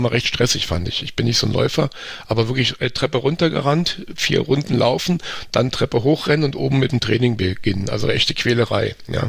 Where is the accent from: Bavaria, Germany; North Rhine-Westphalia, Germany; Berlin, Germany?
Berlin, Germany; ich bin in Charlottenburg aufgewachsen, tatsächlich in der Sübelstraße, da am Kudamm.